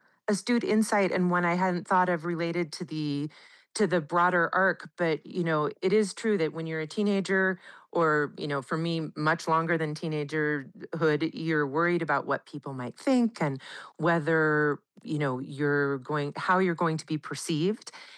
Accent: Chico, California, United States; this book, in a lot of ways, is about getting back to myself and to the kid I was growing up in Chico, really.

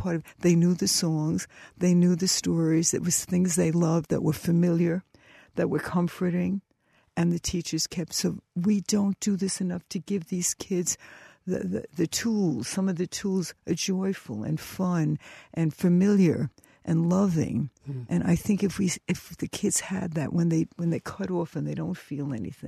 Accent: Bronx, New York, United States; I grew up in the Bronx and in a Catholic neighborhood

